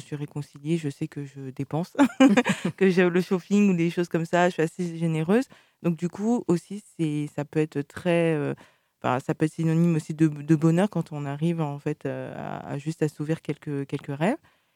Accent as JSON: {"language": "French", "country": "France", "said": "moi, je suis française d'origine antillaise."}